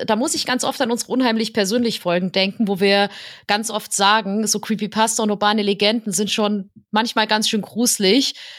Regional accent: Dresden, Saxony, Germany; ja, ich komme aus Dresden.

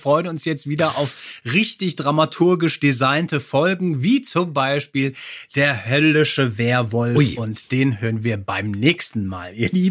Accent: Hesse, Germany; Ich als Hesse denke bei Bütte natürlich sofort an Faschingsreden.

